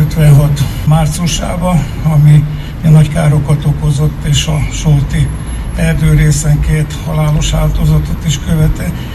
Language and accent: Hungarian; Dunaföldvár, Tolna, Hungary; born there; 56-ban születtem én az Alföldön, januárban, ott is nagyon hideg volt, és ugye Dunaföldvárt